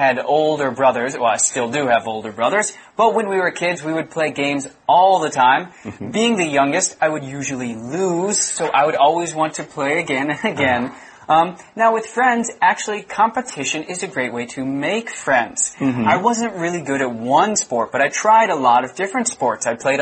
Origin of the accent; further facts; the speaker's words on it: United States; So, well, I'm American, so I'll use a baseball example.